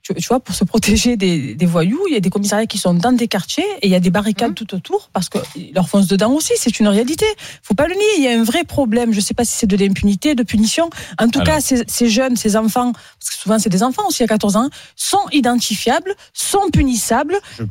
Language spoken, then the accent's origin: French; Marseille, Provence-Alpes-Côte d'Azur, France; Moi je viens des quartiers pourris de Marseille, des bidonvilles, d'accord, des quartiers nord, tout ce que vous voulez. Donc d'accord, ça a été mon quotidien. Et là, j'habite dans une zone en centre-ville qui est totalement rénovée